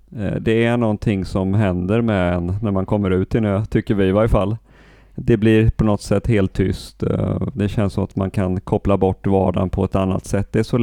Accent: Mariannelund, Jönköping County, Sweden; det här ser ut som när jag var liten utanför Mariannelund med de här fina gamla husen målade i rött med vita knutar och äppelträdgårdar

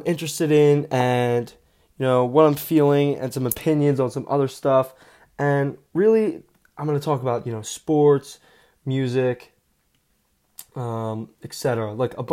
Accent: Blue Bell, Pennsylvania, United States; now in Philadelphia, United States; So I grew up in Bluebell, Pennsylvania, and then when my dad got to and Bluebell's about 20 to 30 minutes outside of Philadelphia, where I'm currently living.

